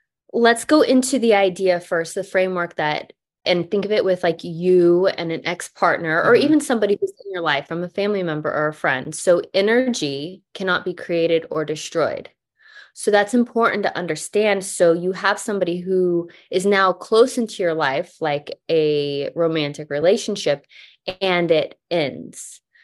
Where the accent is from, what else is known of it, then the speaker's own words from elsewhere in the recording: Texas, United States; And even through, I grew up in Texas where religion and football is everything.